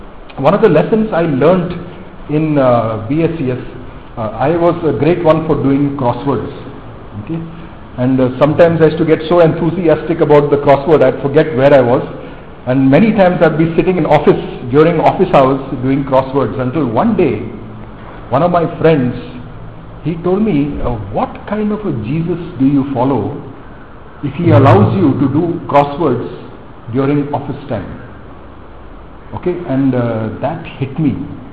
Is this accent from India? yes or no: yes; North India, India; also born or lived in Bombay; I come from a Catholic home, but because I grew up in North India, I was not much of a church goer.